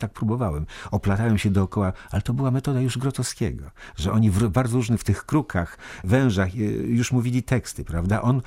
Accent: Warsaw, Masovian Voivodeship, Poland; Jestem warszawiakiem

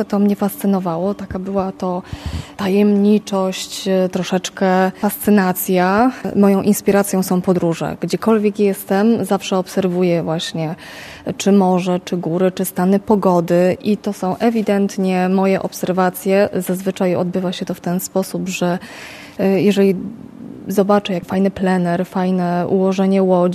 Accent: Silesian Voivodeship, Poland; now in Szczecin, Poland; moje pochodzenie, bo jestem ze Śląska i tego morza zawsze było mi mało. Przeprowadziłam się do Szczecina. Jak wiadomo, Szczecin leży nad morzem

